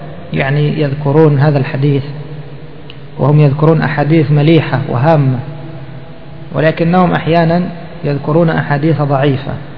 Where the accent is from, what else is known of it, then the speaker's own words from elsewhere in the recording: Egypt; والحمد لله قد خطبت بهذا الحديث مرتين، مرة هنا ومرة عندنا في مصر